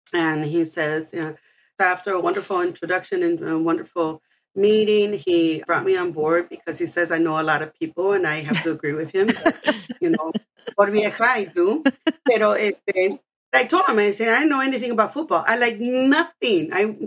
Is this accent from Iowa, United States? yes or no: no; Los Angeles, California, United States; I was undocumented. I grew up in Pico Union and I grew up with 2 sisters, my mother, my stepfather